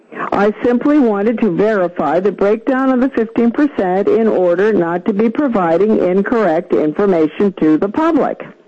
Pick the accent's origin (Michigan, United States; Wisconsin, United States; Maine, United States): Maine, United States; And by the way, I'm from Maine, so I had a perfect right to be calling.